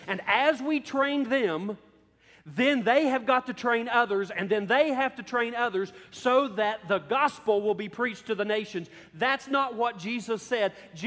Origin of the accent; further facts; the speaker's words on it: West Virginia, United States; I mean, I'm from the Elk River of West Virginia. English was not my high point. I ain't about all that fancy talking, y'all.